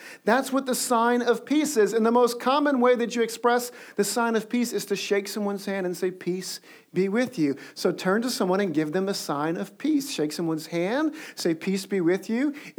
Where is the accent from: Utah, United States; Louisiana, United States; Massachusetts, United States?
Louisiana, United States; New Orleans; I get it. I'm from New Orleans. We hug and kiss people.